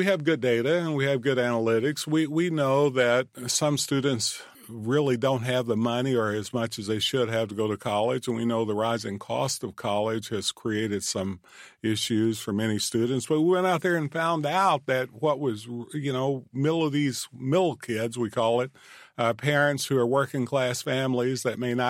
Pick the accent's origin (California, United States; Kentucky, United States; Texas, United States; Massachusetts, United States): Kentucky, United States; Manchester; I'm starting off the listening tour in my hometown of Manchester